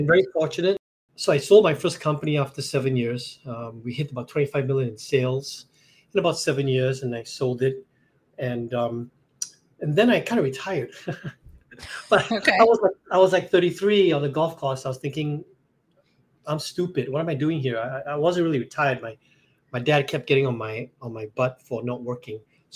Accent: Singapore; out of college, I'm from Singapore.

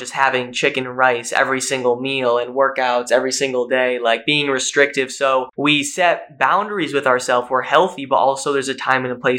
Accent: Northeast, United States; I know I moved to South Florida like a year and a half ago, and we're both from the Northeast.

